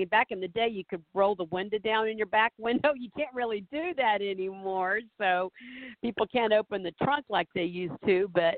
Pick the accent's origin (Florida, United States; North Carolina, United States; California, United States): Florida, United States; Jacksonville; I mean, Florida still, I mean, there's a few places I know in my hometown in Jacksonville that still they're still there.